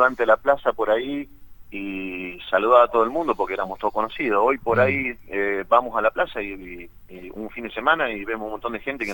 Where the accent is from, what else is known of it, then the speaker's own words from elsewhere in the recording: Casilda, Santa Fe, Argentina; Yo soy de acá de Casilda, viví toda mi vida acá en la ciudad.